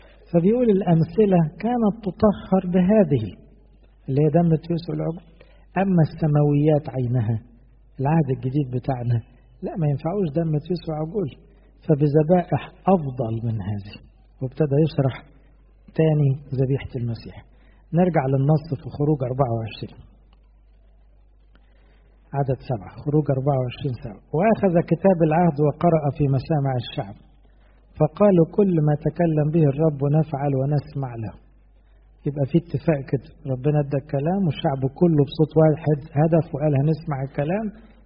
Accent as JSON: {"language": "Arabic", "country": "Egypt", "said": "احنا كمصريين بالتقليد عارفين عدى على انهي بلد"}